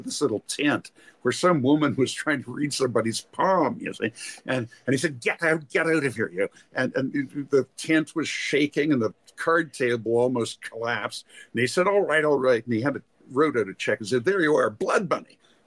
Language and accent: English; Quebec, Canada; but I'm from Quebec, so I speak French